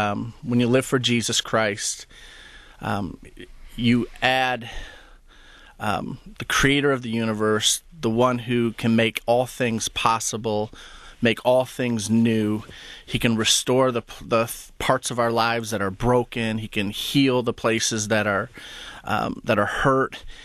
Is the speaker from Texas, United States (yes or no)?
no; Illinois, United States; I hear that even to this day when I go back to Illinois and visit my hometown, people go, "You're a pastor?"